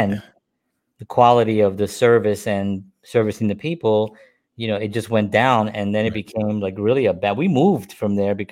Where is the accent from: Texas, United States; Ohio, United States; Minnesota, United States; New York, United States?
New York, United States; Bronx; now in Nashville, United States; and I grew up in the Bronx in a many buildings. So I'm talking from experience.